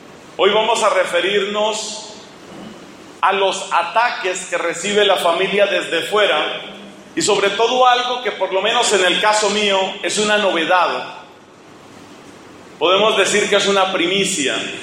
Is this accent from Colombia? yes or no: yes; Colombia; En el caso nuestro, somos colombianos